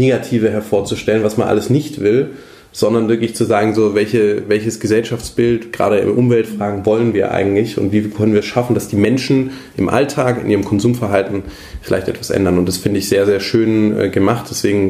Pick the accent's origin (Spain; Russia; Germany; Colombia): Germany; Southern Germany; ich meine, ich komme jetzt aus dem Süden